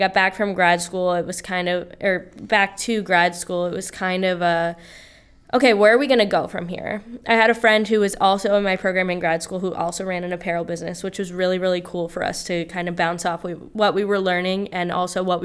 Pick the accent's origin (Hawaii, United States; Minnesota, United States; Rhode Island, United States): Rhode Island, United States; Pawtucket; I'm from Pawtucket. So in Pawtucket, we have the Pawtucket Arts Festival, which every September is really big